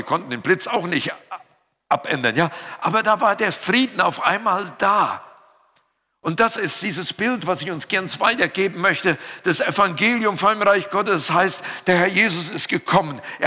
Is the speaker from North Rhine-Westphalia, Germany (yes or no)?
yes; North Rhine-Westphalia, Germany; now in Berlin, Germany; Ich bin ja im Siegerland groß geworden und da gab es noch richtige Gewitter.